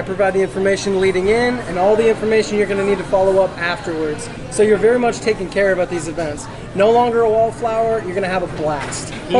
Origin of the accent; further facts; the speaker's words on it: Seattle, Washington, United States; I'm from Seattle, Washington. Went to school on the East Coast.